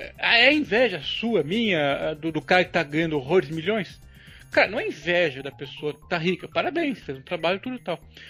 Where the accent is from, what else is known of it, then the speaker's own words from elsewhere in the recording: Curitiba, Paraná, Brazil; also born or lived in Rio Grande / Campinas; Eu sou nascido no Rio Grande, mas moro em Curitiba a maior parte da minha vida, mas morei alguns anos em Campinas também, lá entre 96 a 98, morava ali bem no centro, na Rua Sacramento, do lado da Faculdade de Direito.